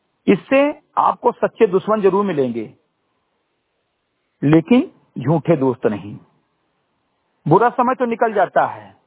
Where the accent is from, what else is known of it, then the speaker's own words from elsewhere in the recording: Uttar Pradesh, India; ग्राम सभा सिमरी गटई विकासखंड मैनपुरवा जनपद बहराइच का मूल निवासी हूं